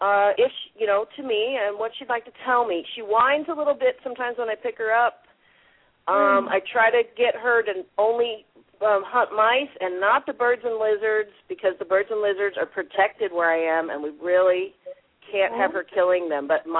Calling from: New Zealand; Okay, I'm calling from New Zealand.

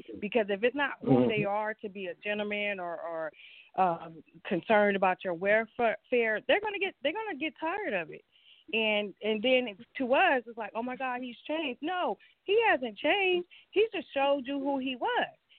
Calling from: Atlanta, Georgia, United States; Hello, I'm calling from Atlanta, Georgia.

